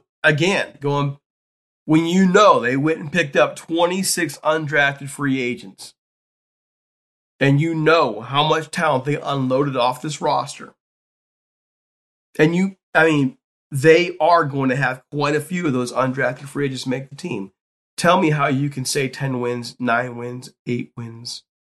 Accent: Youngstown, Ohio, United States; including one, I have to mention it, from my hometown, Youngstown State.

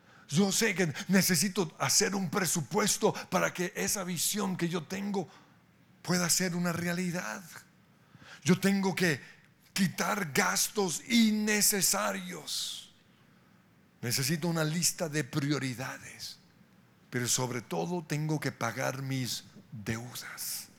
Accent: Colombia; Como colombiano, como ciudadano, yo tengo que ser fiel con los recursos de la nación.

